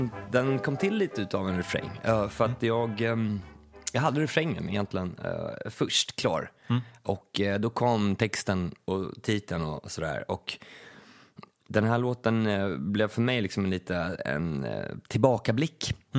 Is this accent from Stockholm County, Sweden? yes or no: yes; Stockholm, Stockholm County, Sweden; jag som var från innerstan, en hyresrätt i innerstan, kände liksom där, jag kom ju från Östermalm, Karlaplan.